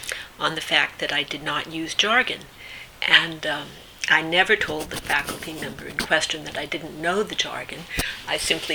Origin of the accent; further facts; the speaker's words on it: Panama; now in United States; I was born in Panama, so I grew up in another part of the world. When we came to the United States